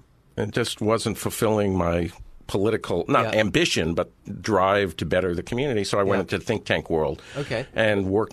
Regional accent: California, United States; I grew up in Reagan's California.

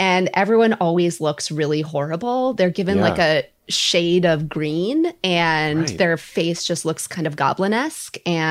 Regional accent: Minnesota, United States; I don't know if that's because I'm Minnesotan or not a TV lawyer

